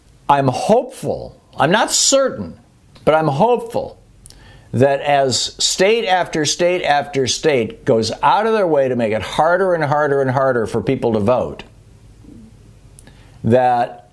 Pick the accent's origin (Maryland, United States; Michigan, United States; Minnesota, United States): Michigan, United States; the people that I knew growing up in the Michigan militia, or at least I knew one of them.